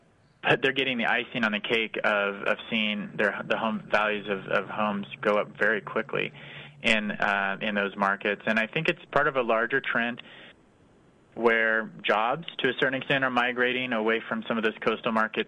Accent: Kansas, United States; maybe just because I grew up in Kansas and I know that heartland kind of market.

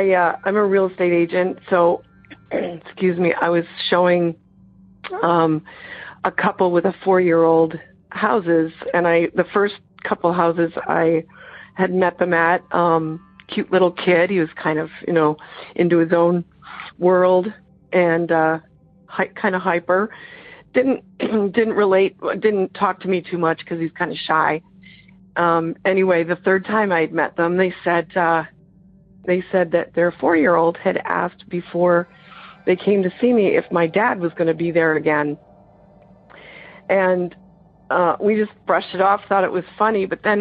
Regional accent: Canton, Michigan, United States; I'm from Michigan, Canton, Michigan.

